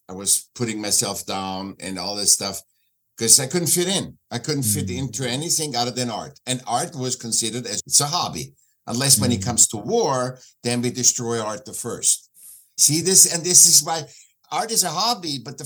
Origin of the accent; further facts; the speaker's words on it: Vienna, Austria; born there; English is a second language; I was born in Vienna, in Austria, and I was a sick child